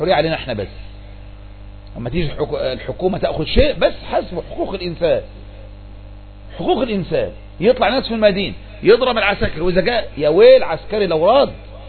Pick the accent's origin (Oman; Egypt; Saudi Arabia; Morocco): Egypt